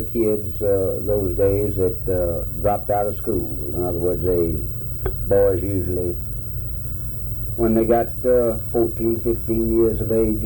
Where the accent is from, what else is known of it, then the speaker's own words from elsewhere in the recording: Pascagoula, Mississippi, United States; born there; I was born in Pascagoula.